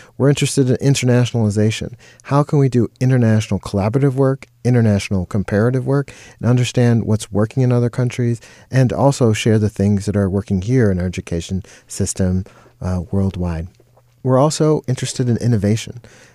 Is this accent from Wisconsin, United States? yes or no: no; Michigan, United States; moved away; Even though I grew up in Michigan, I left Michigan during the last century.